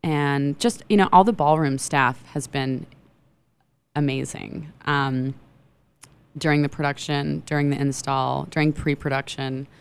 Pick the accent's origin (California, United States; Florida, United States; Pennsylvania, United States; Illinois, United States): Florida, United States; Miami